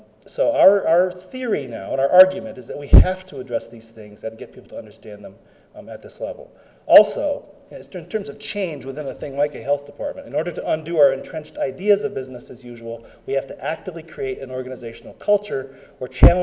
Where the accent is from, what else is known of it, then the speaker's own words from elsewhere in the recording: Lansing, Michigan, United States; I'm from Lansing, Michigan